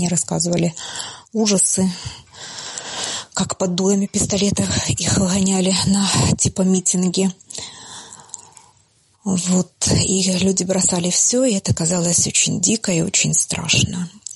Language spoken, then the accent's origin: Russian; Kherson, Kherson Oblast, Ukraine; Я родилась в Херсоне. Это самый, наверное, южный город Украины 47 лет назад. Так исторически, наверное, сложилось, что мы достаточно такой русскоязычный регион.